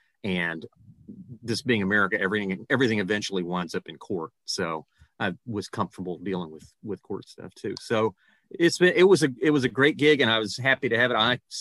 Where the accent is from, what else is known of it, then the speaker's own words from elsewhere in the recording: Florida, United States; Well, I'm from Florida. I grew up in Florida. So I guess I'm an endangered species anyway.